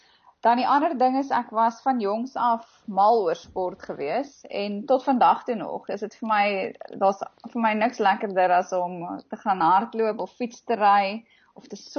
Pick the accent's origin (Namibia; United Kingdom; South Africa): South Africa; Johannesburg, Gauteng; ek het in Johannesburg groot geword.